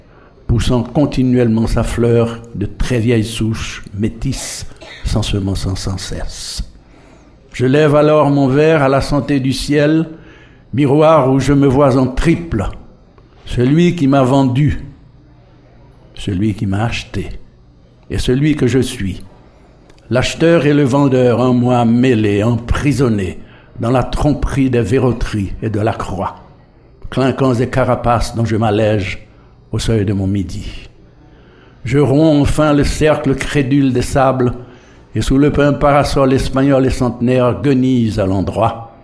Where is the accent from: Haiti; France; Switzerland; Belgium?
Haiti; Moi je ne suis pas un Africain, moi je suis un Haïtien du Nouveau Monde.